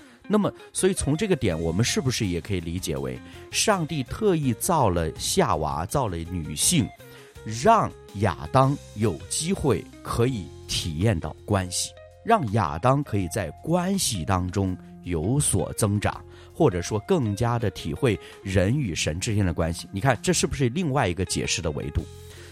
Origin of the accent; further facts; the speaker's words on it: China; 当我作为一个中国人，我接受了基督教信仰之后